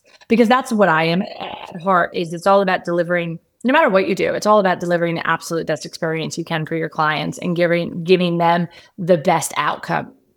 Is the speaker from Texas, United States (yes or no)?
yes; Texas, United States; moved away as an adult; now in Perth, Australia; weird accent, people tell me. They can't quite pick it, they say, because I have been here for 20 years. But I am originally from Texas and I came over to Australia as a backpacker.